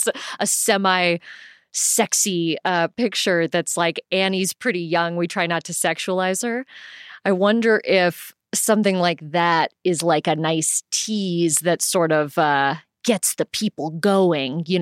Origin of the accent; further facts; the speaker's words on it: South Pasadena, California, United States; it didn't feel like I was growing up in Hollywood. Like, South Pasadena is not, South Pasadena High School is not Hollywood High, you know?